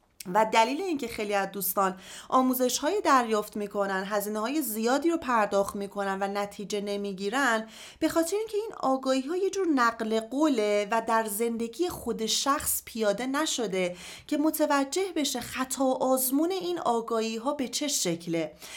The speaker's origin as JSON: {"language": "Persian", "town": "Parchin", "region": "Tehran Province", "country": "Iran", "tie": "born or raised there", "said": "به واسطه شغل پدرم ما از تهران مجبور شدیم که بریم سمت پارچین، یه شهرک ارتشی بود که حالا به واسطه کار پدرم یه خونه ای رو در اختیار ما گذاشته بودن که ما اونجا سکونت داشتیم، یعنی از تهران خارج شدیم. تا 4-5 سالگی من ما اونجا سکونت داشتیم"}